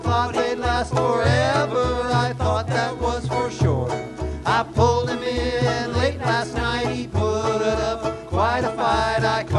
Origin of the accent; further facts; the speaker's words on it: St. Helens, Oregon, United States; I grew up in St. Helens, which is that away, so I used to wave at them when they passed my house.